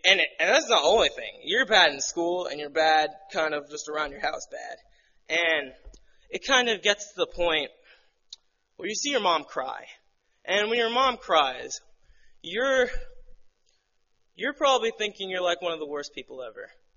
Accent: New Jersey, United States; born there; I was born in New Jersey a while ago.

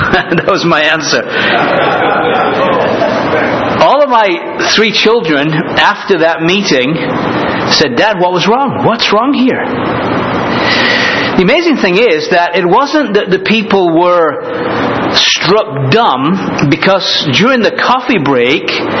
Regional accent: England, United Kingdom; for one thing, I'm an Englishman.

